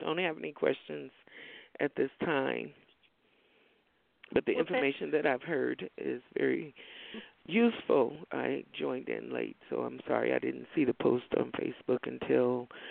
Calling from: Reno, Nevada, United States; I'm calling from Reno, Nevada, and I am a friend of Sandra's.

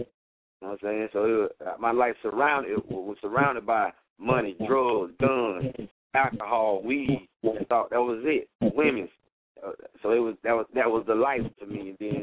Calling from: Apopka, Florida, United States; I'm calling from Apopka, Florida.

